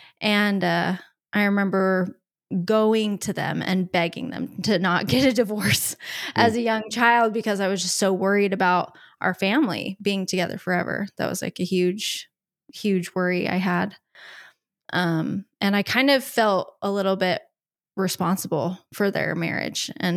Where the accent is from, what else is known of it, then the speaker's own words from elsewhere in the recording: Utah, United States; born there; I was born here in Utah.